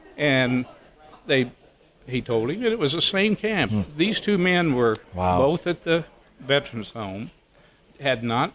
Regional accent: Mount Vernon, United States; I work in Mount Vernon. I used to live there. I grew up in Mount Vernon.

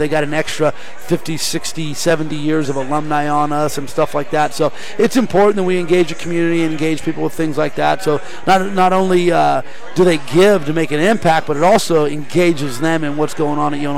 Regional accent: California, United States; Yeah, I grew up in the Bay Area.

